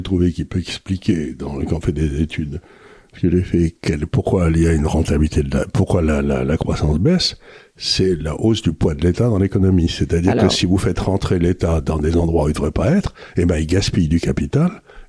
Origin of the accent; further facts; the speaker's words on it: Gascony, France; je connaissais des gens très très très pauvres quand j'étais jeune en Gascogne ou n'importe où